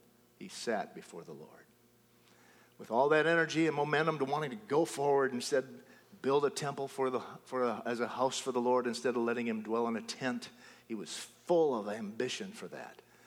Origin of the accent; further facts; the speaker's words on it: Mankato, Minnesota, United States; We left Ottawa to step into the role of pastor in Mankato, Minnesota, and that happened to be my hometown.